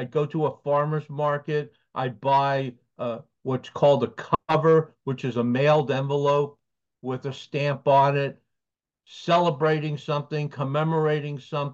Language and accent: English; Long Island, New York, United States; But when I was a young boy, I was growing up on Long Island, and baseball cards were always part of our life.